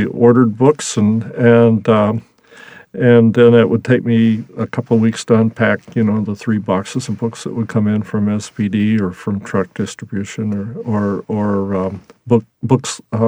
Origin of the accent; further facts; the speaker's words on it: Nebraska, United States; I came from Nebraska, and so all that stuff was going overhead as far as I could tell.